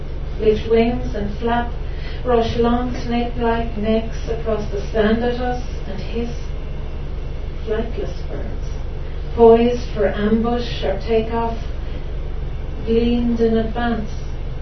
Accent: Munster, Ireland; I grew up in County Limerick, and my cousins lived in a place called Camas, and we often visited there.

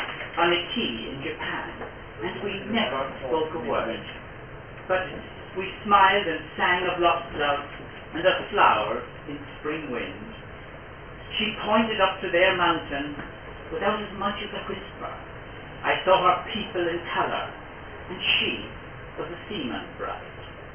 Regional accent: Caledon, Northern Ireland, United Kingdom; because I come from Caledon, the birthplace of Anthony Rafferty.

